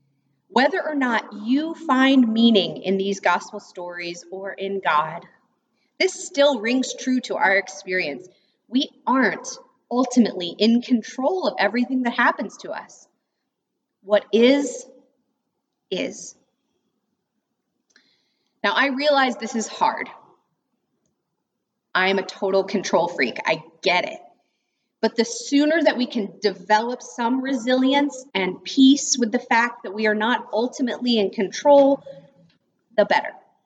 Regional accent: Texas, United States; now in Wisconsin, United States; Trust me, I grew up in Texas, and I always enjoyed the spring, but here in Wisconsin, the emerging of the flowers seems downright miraculous.

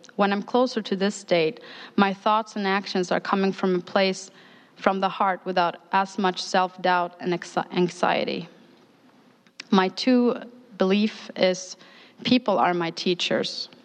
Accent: Sweden; English is a second language; now in Appleton, United States; Growing up in Sweden, and I looked this up on Wikipedia, with a 65% of the population being Lutheran Christian, Christianity never took root in me besides my Jesus faith. When I moved to Appleton in 2011

